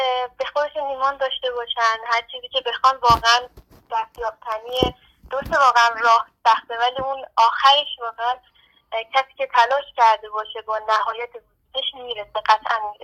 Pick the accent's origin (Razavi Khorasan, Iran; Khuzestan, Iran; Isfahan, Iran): Razavi Khorasan, Iran; Mashhad; اونم خب شهر خودم ترجیح میدم، مشهد